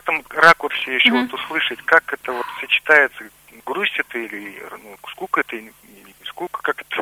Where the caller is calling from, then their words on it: Ulan-Ude, Buryatia, Russia; я из Улан-Удэ.